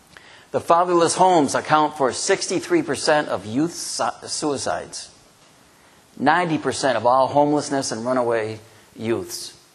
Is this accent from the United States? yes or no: yes; New York, United States; also born or lived in Ohio / Illinois / Michigan; But I was born in Ohio, moved to Illinois, and then Michigan, and by the time I was five, I was in Western New York, where we stayed pretty much most of my life there.